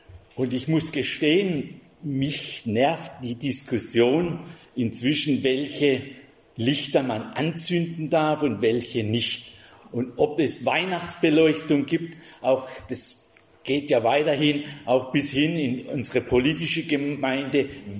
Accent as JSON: {"language": "German", "town": "Hochstetten", "region": "Baden-Württemberg", "country": "Germany", "said": "Ich komme aus Hochstetten, aus der Muttergemeinde von der FEG Speyer."}